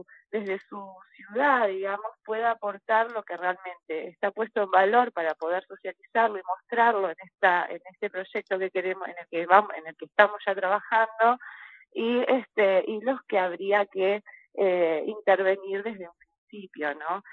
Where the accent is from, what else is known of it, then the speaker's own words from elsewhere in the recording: Balcheta, Río Negro, Argentina; also born or lived in Buenos Aires / La Plata; Soy nacida en Balcheta.